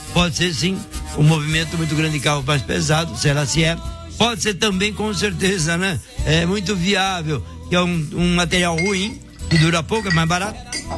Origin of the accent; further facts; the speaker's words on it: Itapema, Santa Catarina, Brazil; Sou de Itapema, Santa Catarina.